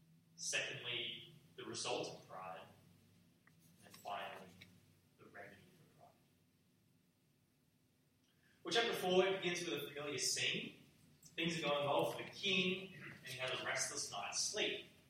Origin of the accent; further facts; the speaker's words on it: Menangle, New South Wales, Australia; You know, we're just from humble old Sydney. We're from Menangle.